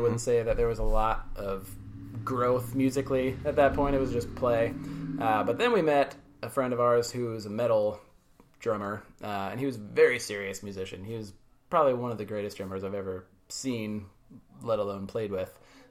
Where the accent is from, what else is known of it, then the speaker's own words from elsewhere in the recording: Florida, United States; I grew up in Florida, near Daytona Beach. When I was about 15, we moved away from there, a little bit inland.